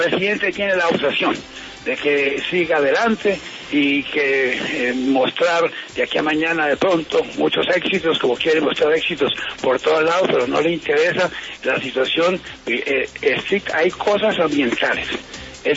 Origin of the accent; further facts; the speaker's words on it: Garzón, Huila, Colombia; Mire, mi opinión, yo soy huilense, nacido en Garzón, una de las poblaciones que ha sufrido